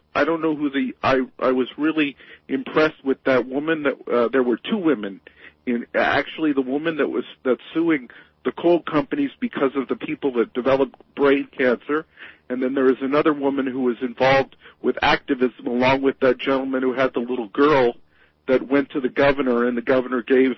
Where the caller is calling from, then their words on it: Berkeley, California, United States; from Berkeley, California.